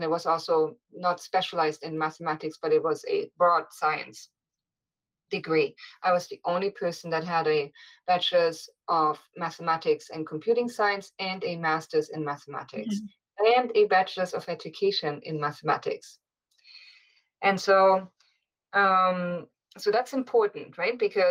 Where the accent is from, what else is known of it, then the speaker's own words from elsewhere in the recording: Germany; moved away as an adult; now in Canada; Well, I grew up in Germany, and after high school, I went to Canada as a nanny, and then I got stuck and immigrated to Canada.